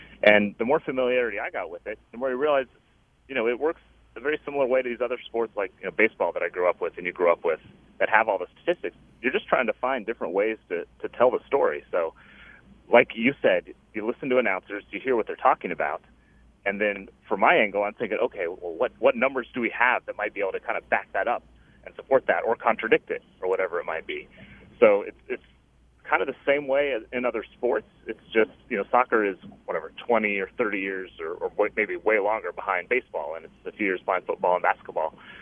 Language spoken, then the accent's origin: English; Topeka, Kansas, United States; also born or lived in New England; I am. Yeah, born and raised in Topeka. Just moved back, working from home for True Media. So it's good to be back in the Midwest after a decade out of New England.